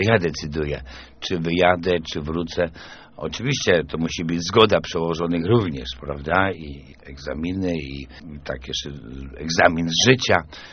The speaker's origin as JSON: {"language": "Polish", "town": "Leszno", "region": "Greater Poland Voivodeship", "country": "Poland", "tie": "born or raised there", "also_born_or_lived": "Gorzów Wielkopolski", "said": "Ja pochodzę z Leszna, tak. Urodziłem się w Gorzowie Wielkopolskim, mając 8 latek. Razem z rodzicami urodziłem się do Leszna. Pracowałem także 3 lata w Metalplaście, tutaj w Lesznie."}